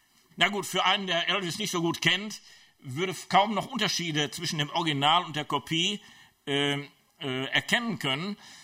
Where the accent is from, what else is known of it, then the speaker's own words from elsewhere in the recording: Schwelm, North Rhine-Westphalia, Germany; streng katholisch, habe ich auch meinen Schlag gekriegt, meine Prägung gekriegt von dem. Und weil es bei uns in Schwelm dann auch oft regnete, ich musste mit der Straßenbahn fahren